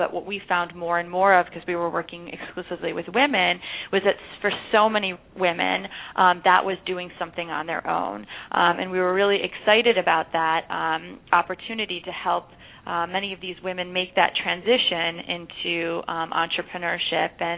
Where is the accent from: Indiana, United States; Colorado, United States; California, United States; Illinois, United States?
Illinois, United States; also born or lived in Israel; Sure. I grew up outside of Chicago. So I'm a Midwesterner, and I also went to college in the University of Wisconsin in Madison. So I was in the Midwest for a good part of the first half of my life.